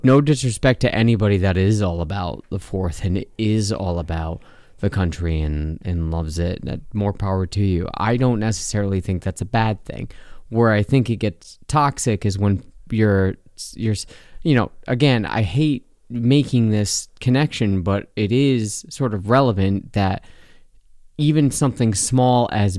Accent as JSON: {"language": "English", "country": "United States", "tie": "born there", "said": "I was born in America."}